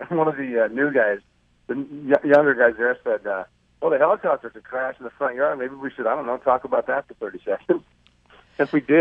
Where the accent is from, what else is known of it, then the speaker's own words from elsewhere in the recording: Butte, Montana, United States; it's from where I grew up in Butte, Montana, as a guy who didn't even know how to swim, who joined the Navy to become a SEAL